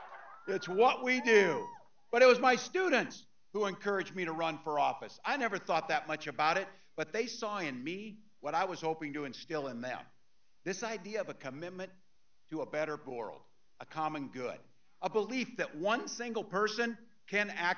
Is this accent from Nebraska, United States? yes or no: yes; Nebraska, United States; born there; Being a Midwesterner too, I know a little something about commitment to people. I was born in a small town in Nebraska where community meant everything.